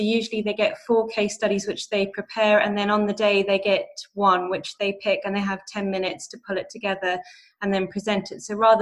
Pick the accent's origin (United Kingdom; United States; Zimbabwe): Zimbabwe; a message to say that I'm from Zimbabwe.